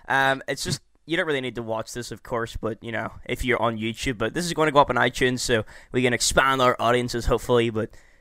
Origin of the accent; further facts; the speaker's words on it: Northern Ireland, United Kingdom; I come from Northern Ireland as well. I'm in the same town as Michael.